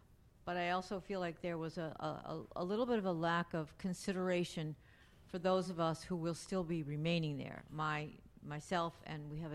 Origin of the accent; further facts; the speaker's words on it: Southwest, United States; I come from the Southwest, and I never knew when I came here that I would fall in love with this country, with this area.